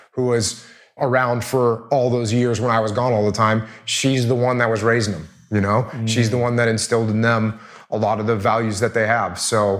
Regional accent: New England, United States; So we've taken an industry, which I grew up in New England, and that used to be sort of the center for textiles in America

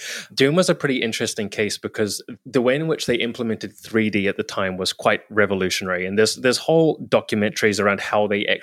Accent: New Zealand; like I was from New Zealand, but like I happened to be in San Francisco and Seattle and Vancouver at that time.

